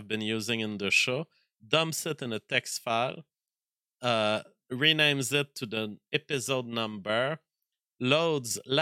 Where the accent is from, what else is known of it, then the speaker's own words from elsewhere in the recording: France; accent: French; English is a second language; I was much more French back then. I've taken some tricks to speak English in a more English way. I still have a major accent, but back in the days, I was talking like really a Fren